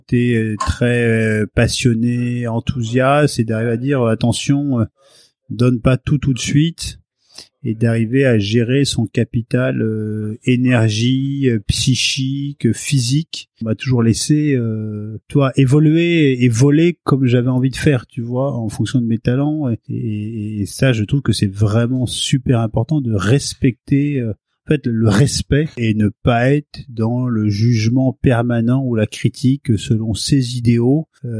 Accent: Paris, Île-de-France, France; also born or lived in Seine-Maritime, France; Moi, je suis né à Paris. Je suis un pur parisien. J'ai grandi dans un coin qui était la porte de Clichy à Paris, donc dans le 17e, entre la porte de Clichy et la porte Pouchet.

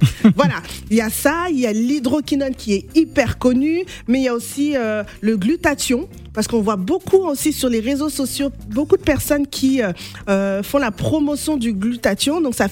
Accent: Kinshasa, DR Congo; je suis congolaise de Kinshasa

